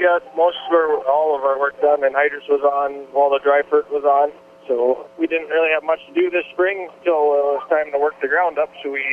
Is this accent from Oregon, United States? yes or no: no; West Union, Iowa, United States; We're from West Union, Iowa, which is northeast Iowa. My dad and I farm together in our family farm.